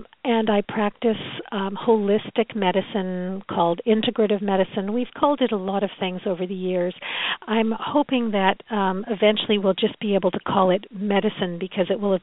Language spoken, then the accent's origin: English; Canada; now in Seattle, United States; Yeah, I'm Canadian.